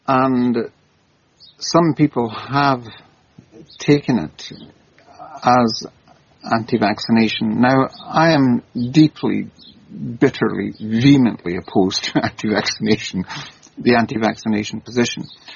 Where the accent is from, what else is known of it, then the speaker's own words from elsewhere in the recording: Scotland, United Kingdom; I come from the Highlands. Well, actually, I was born on one of the islands of Scotland, the Isle of Lewis. And my parents came, my father was from Skye and my mother from Lough Carron on the west coast of Scotland.